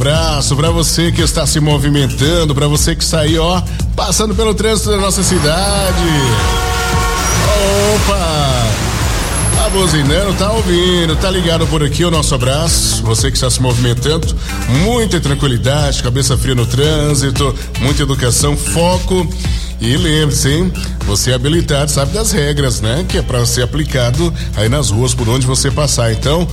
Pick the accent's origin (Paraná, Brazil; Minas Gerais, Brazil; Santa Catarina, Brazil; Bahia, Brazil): Bahia, Brazil; Minha maior riqueza hoje é a saudade boa da minha terra e saber que os meus pais aí no oeste da Bahia estão com saúde.